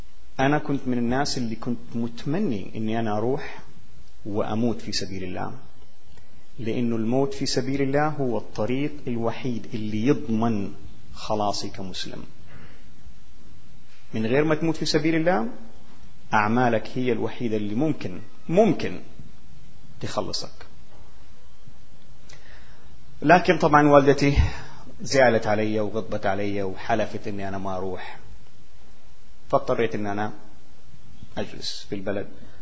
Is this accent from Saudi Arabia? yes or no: yes; Saudi Arabia; أنا ولدت وعشت في السعودية، عشت طول عمري في السعودية وأنا هناك اتولدت.